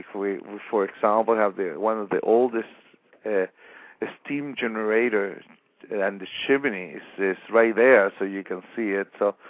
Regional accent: Chile; moved away as an adult; also born or lived in Madrid, Spain; I was born in Chile, and I was. That's what my origin is. Although my origin goes even farther, a little bit to Europe. My part of my family was from Spain.

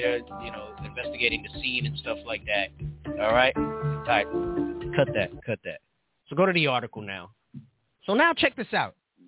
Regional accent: New York City, New York, United States; Growing up in New York City, at least once a year, there was somebody that dumped their kid in a dumpster or something like that, right?

